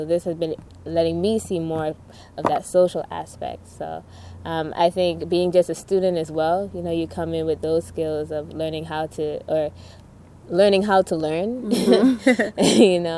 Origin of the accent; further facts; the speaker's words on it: U.S. Virgin Islands; I'm from the Virgin Islands, and many of us don't get the chance to venture to the different islands.